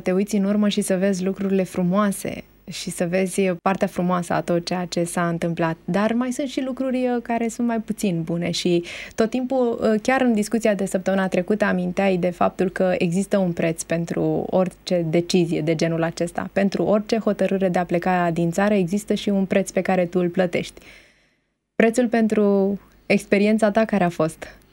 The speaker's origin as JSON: {"language": "Romanian", "country": "Romania", "said": "Vrei să spui că noi, ca români, suntem mult mai sensibili la punctul acesta?"}